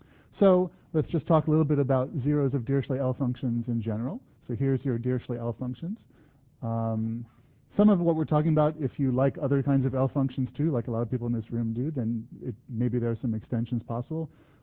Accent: United States; even though I'm American, I did put the U in honor for him

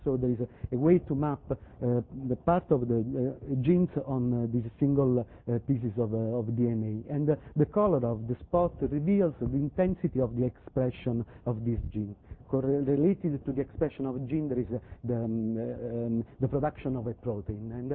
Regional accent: Naples, Campania, Italy; English is a second language; I am from Naples, Italy, and Naples is a town that is very close to Vesuvio.

